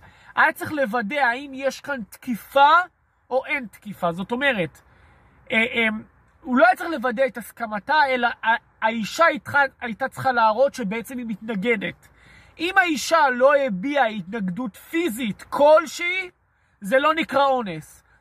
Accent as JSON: {"language": "Hebrew", "town": "Ramat HaSharon", "region": "Tel Aviv District", "country": "Israel", "tie": "born or raised there", "said": "אני גדלתי ברמת השרון."}